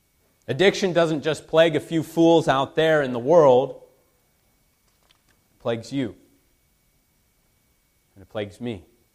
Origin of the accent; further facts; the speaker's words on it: Phoenix, Arizona, United States; I grew up in Phoenix. Seems like a lifetime ago now, but I grew up in a church there.